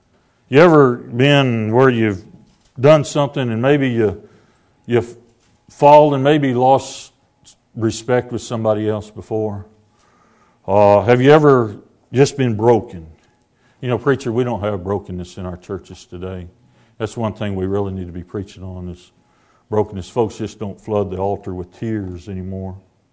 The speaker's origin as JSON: {"language": "English", "town": "Kansas City", "region": "Missouri", "country": "United States", "tie": "born there", "said": "I was born in Kansas City, so I feel like I'm a little bit at home. Amen. St. Luke's Hospital."}